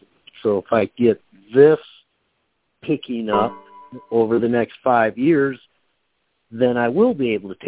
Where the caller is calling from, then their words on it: Oklahoma, United States; Yeah, I'm here calling from Oklahoma.